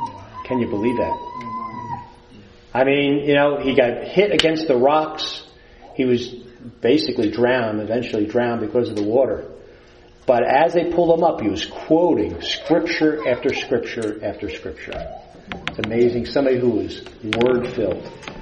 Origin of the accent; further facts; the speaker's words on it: New Jersey, United States; As you know, I come from the Jersey Shore area.